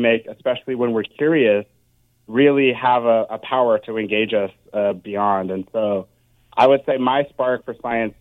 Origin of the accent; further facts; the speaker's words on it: Durham, North Carolina, United States; I would say, so I grew up in Durham, North Carolina.